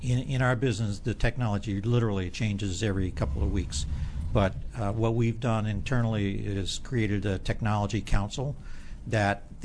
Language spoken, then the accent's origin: English; Dalton, Georgia, United States; Originally, I grew up in North Georgia, a small town called Dalton.